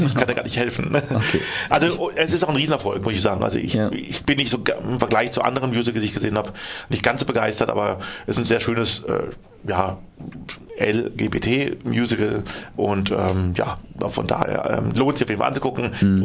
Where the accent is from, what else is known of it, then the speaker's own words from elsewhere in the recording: Freiburg, Baden-Württemberg, Germany; Sage ich Germany, dann sagt er, woher? Southwest, dann sage ich Black Forest